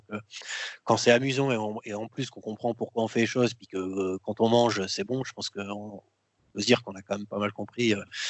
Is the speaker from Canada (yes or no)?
no; Hauts-de-France, France; On vient du Pas-de-Calais, beaucoup de l'amour et des bonnes pommes de terre et tout.